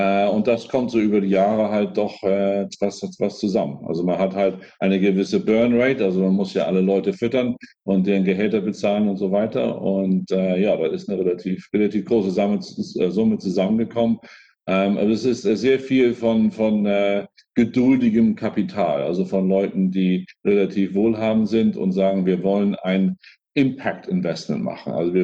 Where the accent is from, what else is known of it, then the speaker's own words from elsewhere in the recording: Hamburg, Germany; Also ich bin in Hamburg aufgewachsen, in Eimsbüttel und dann zur Schule gegangen in Altona und in Harvesterhude zum Helene-Lange-Gymnasium.